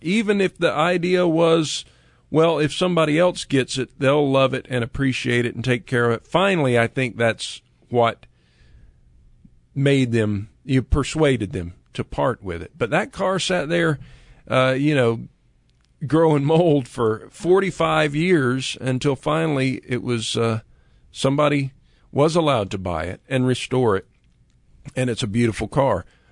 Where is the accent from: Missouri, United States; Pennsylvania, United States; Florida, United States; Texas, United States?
Florida, United States; And that was in the town where I grew up in Florida.